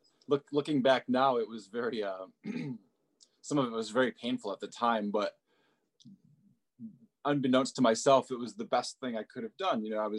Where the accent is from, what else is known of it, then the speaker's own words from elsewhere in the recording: Michigan, United States; I grew up in Michigan and went to school in Pittsburgh, which isn't very far.